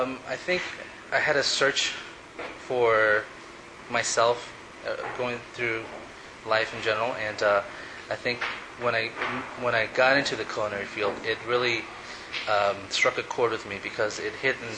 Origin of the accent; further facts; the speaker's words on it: Ecuador; Yes, I am from Ecuador.